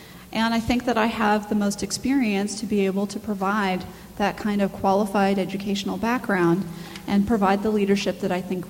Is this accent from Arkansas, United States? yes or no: no; Bakersfield, California, United States; I was raised here in Bakersfield, and I'm a proud graduate of Eisler, Chipman, as well as Highland High School.